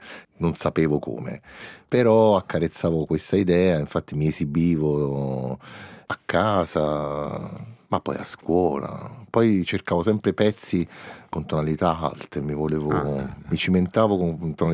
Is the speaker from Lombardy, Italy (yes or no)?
yes; Lombardy, Italy; io sono cresciuto in provincia di Milano